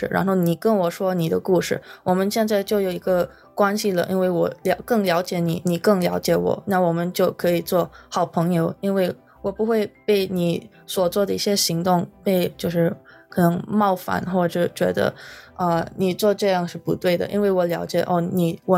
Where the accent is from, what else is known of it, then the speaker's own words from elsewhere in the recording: Philippines; Chinese is a second language; now in United States; 我是留学生，我是从菲律宾来的，可能在菲律宾我接触过的文化不太diverse 嘛，所以来到南加大以后就遇到了很多从不同地方的同学